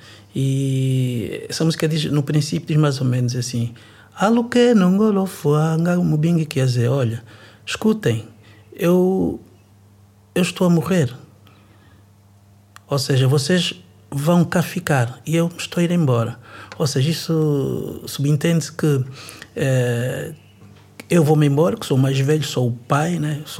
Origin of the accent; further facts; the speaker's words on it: Angola; now in Portugal; Eu venho contar-vos as experiências da minha vida, da minha infância em Angola, uma Angola conturbada